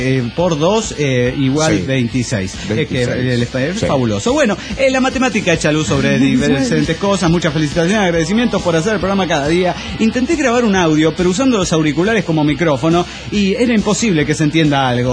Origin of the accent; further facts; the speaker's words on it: León, Guanajuato, Mexico; de León, Guanajuato.